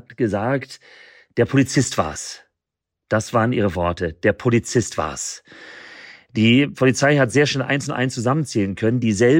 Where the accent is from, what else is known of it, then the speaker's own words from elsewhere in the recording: Munich, Bavaria, Germany; alle kommen wir aus München.